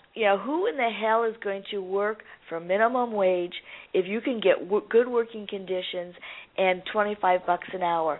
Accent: Oklahoma, United States; I'm supporting my home state. The military series is going to Oklahoma

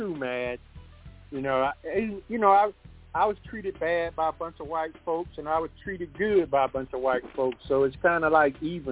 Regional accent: Montgomery, Alabama, United States; I'm from Montgomery, man.

